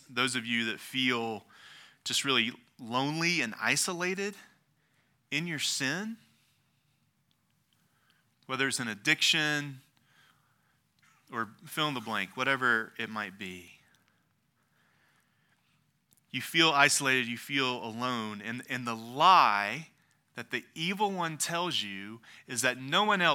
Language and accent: English; United States; because I'm American